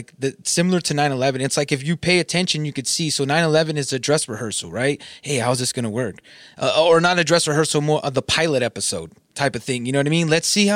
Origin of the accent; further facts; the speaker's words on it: California, United States; also born or lived in desert area; And I'm from Southern California. And I was like, dude, yeah, right. Like there was in the early 2000s, there was days that it was, cause I lived in the desert, more desert area.